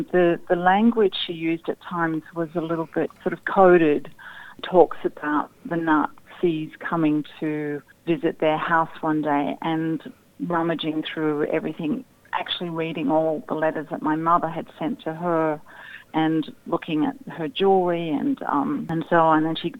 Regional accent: Australia; it's been growing up in Australia with no relatives, with no grandparents, to try and learn about my mother's mother was really very, very moving and emotional.

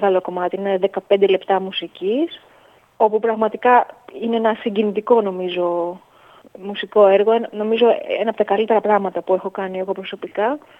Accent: Greece; ναι μεν εγώ είμαι Ελληνίδα

